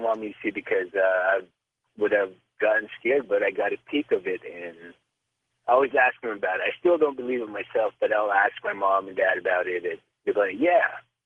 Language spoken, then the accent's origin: English; New Mexico, United States; When I was younger, my parents, I'm from New Mexico. My parents and I were moving to another part of New Mexico